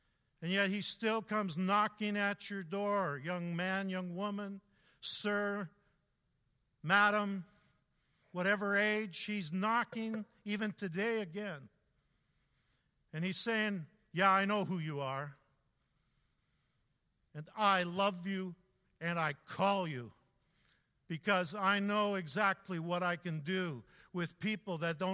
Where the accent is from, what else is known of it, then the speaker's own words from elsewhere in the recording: Edmonton, Alberta, Canada; I knew I felt it as a kid growing up in Edmonton, as I felt God's call on me to be involved in ministry. And yet I was the first one in my family to even come to faith and to even be aware of Jesus